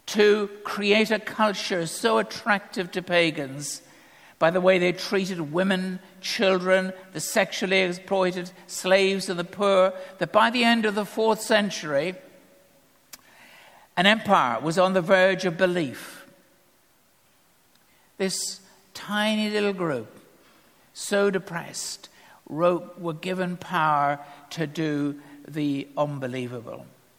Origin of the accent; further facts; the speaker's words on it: Ireland; I'm Irish. The default position of the Irish is to support any side that's playing against England.